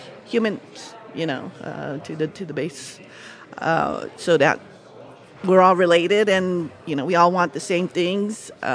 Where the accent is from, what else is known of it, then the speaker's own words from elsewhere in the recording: Tehachapi, New Mexico, United States; I am from Tehachapi, New Mexico, about 30 miles north of Gallup, New Mexico, in the northwest part of the state of New Mexico.